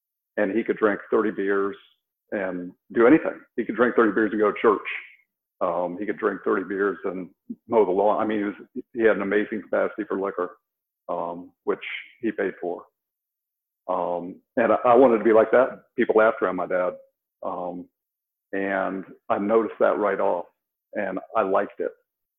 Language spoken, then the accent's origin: English; Moline, Illinois, United States; born there; I was born in the Midwest. I was born in a little river town in Illinois, Moline, Illinois. And we moved quite a bit when I was a kid.